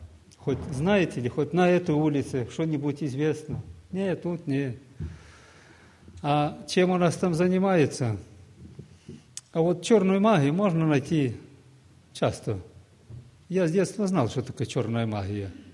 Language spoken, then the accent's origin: Russian; Chernihiv Oblast, Ukraine; Я так родился и вырос на Черниговщине. Там аж тот край Украины. Вот. Но у нас такое село какое-то.